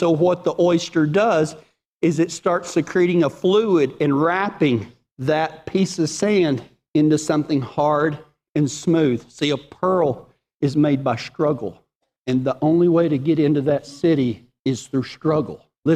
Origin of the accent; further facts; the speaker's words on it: Texas, United States; accent: Texas; My Texas accent might not read well from Revelation, but let's try it.